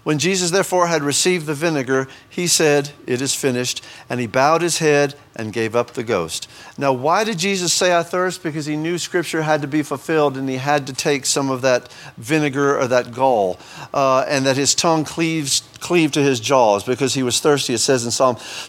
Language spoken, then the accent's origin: English; Texas, United States; I'm from East Texas, so, you know, kind of redneck. From East Texas.